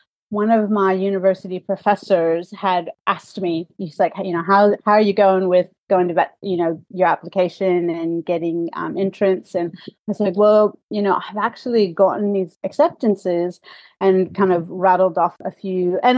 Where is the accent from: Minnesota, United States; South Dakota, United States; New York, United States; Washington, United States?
Washington, United States; Washington State University. It had its vet school there, which is in my home state.